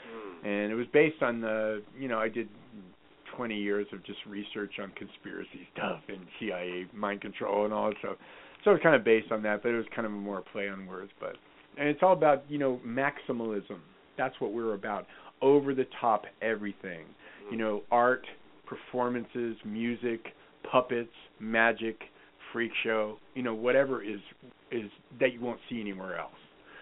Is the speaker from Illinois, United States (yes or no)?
no; San Francisco, California, United States; I did 17 years of repertory theater growing up in San Francisco.